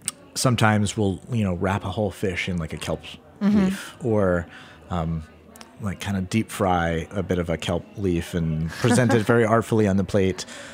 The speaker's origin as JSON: {"language": "English", "town": "Portland", "region": "Maine", "country": "United States", "said": "And they knew I was from Portland, and every summer, you know, somebody would be going on vacation up to Portland"}